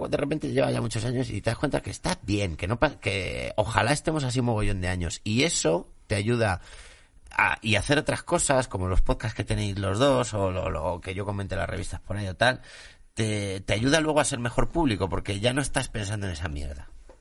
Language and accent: Spanish; Andalusia, Spain; born there; Y yo nací en Andalucía